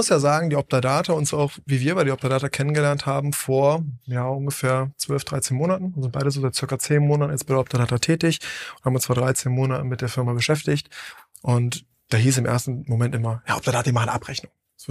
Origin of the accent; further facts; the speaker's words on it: Viersen, North Rhine-Westphalia, Germany; Ich komme aus Viersen. Ich bin 1,5 Stunden gefahren.